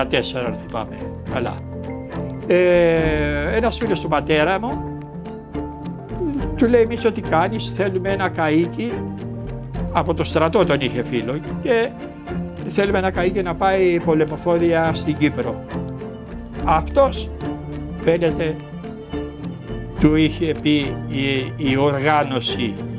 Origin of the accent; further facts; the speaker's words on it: Velanidia, Peloponnese, Greece; born there; Είμαι 87. Γεννήθηκα στα Βελανή Διαβιών, που είναι κοντά στον Καβομαλιά, το τελευταίο χωριό.